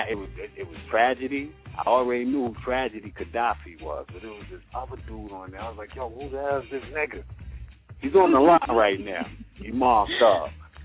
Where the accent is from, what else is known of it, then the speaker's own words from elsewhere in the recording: Brooklyn, New York, United States; You know, I'm from Brooklyn, so you know I already, you know, I'm like, okay, Brooklyn, we hold it down.